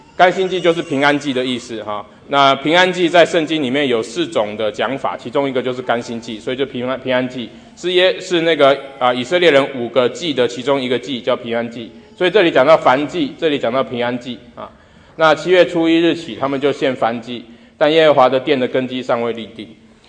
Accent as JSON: {"language": "Chinese", "country": "Taiwan", "tie": "born or raised there", "moved": "yes", "said": "我老家在台湾好了啊，我已经很久没回去了啊，那我出国已经25年了。"}